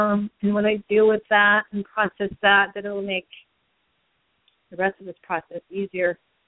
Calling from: Massachusetts, United States; from Massachusetts calling.

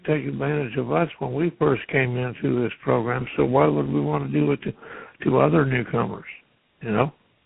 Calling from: Fresno, Texas, United States; I'm calling from Fresno, Texas.

